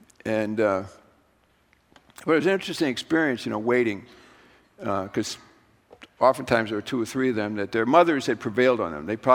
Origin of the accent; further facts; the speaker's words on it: Melrose, Massachusetts, United States; As I probably told you too many times, I grew up in Massachusetts. That still hasn't changed. And that one of the curious things about growing up in Massachusetts is all my friends were Roman Catholic.